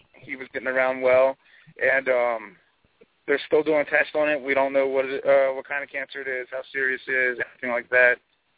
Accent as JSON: {"language": "English", "town": "Reading", "region": "Pennsylvania", "country": "United States", "tie": "born or raised there", "also_born_or_lived": "Lewistown", "said": "Pennsylvania, which is actually where I grew up. So it's that's a pretty big show for me because my hometown was Lewistown."}